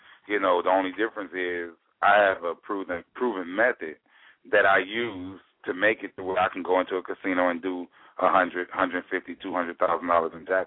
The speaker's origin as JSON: {"language": "English", "town": "Detroit", "region": "Michigan", "country": "United States", "said": "I took my mother to the casinos over in Windsor because I'm from Detroit"}